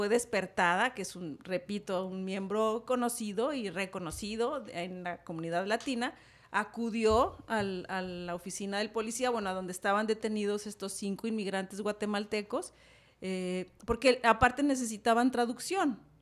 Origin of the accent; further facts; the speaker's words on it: Mexico; now in United States; todas las que estamos en esta mesa, venimos de México